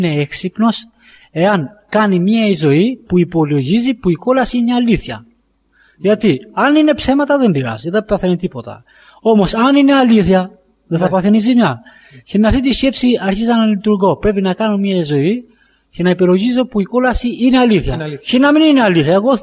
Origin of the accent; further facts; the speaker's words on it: Albania; φεύγω από την Ελλάδα και βρίσκομαι κρυφά στην Αλβανία, στην πόλη μου.